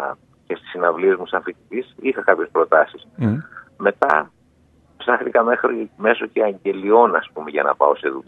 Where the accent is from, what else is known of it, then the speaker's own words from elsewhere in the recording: Thessaloniki, Central Macedonia, Greece; moved away as an adult; now in Athens, Greece; έφυγα από τη Θεσσαλονίκη. Ήρθα στην Αθήνα. Ήρθα σε ένα καινούριο περιβάλλον, μόνος μου.